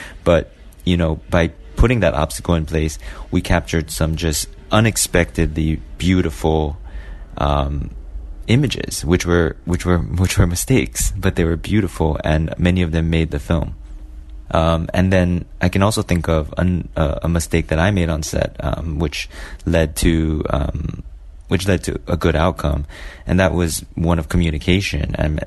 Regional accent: Hawaii, United States; now in New York City, United States; I am from Hawaii, which is in the United States of America, and I am participating in the Berlinale Talent Forum.

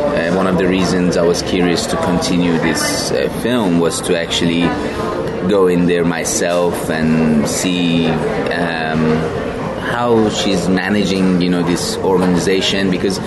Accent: Iran; I'm from Iran, so I can speak Farsi.

